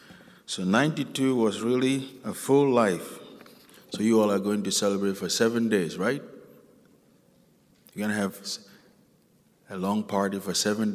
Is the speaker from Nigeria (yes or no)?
yes; Nigeria; Where I grew up in Nigeria, people don't live up to the age of 90.